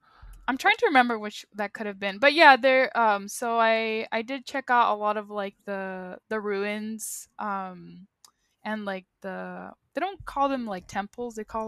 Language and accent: English; United States; I'm Mexican American. And so usually when we go on trips, a lot of my trips have been with family